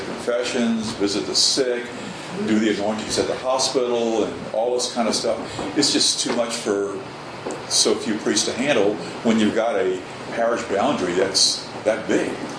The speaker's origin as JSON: {"language": "English", "town": "New Orleans", "region": "Louisiana", "country": "United States", "tie": "born or raised there", "said": "If you look at a big city, like I was raised in New Orleans, you couldn't go 5 blocks without running into a Catholic church somewhere, you know."}